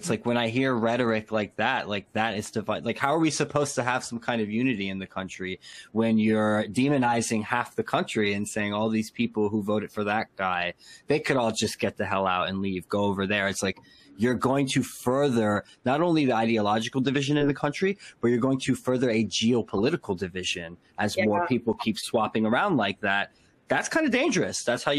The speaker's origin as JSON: {"language": "English", "region": "New Jersey", "country": "United States", "also_born_or_lived": "New York", "said": "Well, me, in my defense, I'm from New Jersey. So, you know, I lived in New York for a while"}